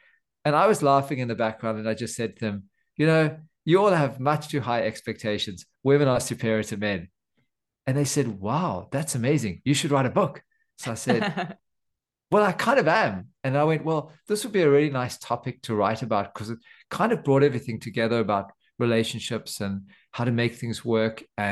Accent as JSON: {"language": "English", "country": "South Africa", "tie": "born or raised there", "moved": "as an adult", "lives_now": "Australia", "said": "I was born in South Africa, and I grew up actually in apartheid South Africa, which was something of an interesting experience. And then I finished my medical degree there. I moved to Australia quite a lot later on."}